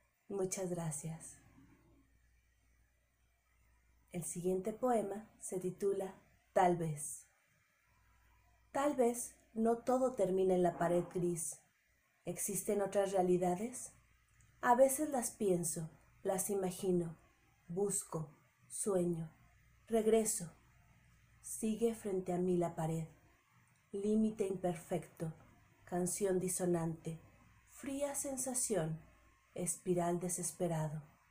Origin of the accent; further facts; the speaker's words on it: Mexico City, Mexico; de la Ciudad de México, y comparto con ustedes dos de mis poemas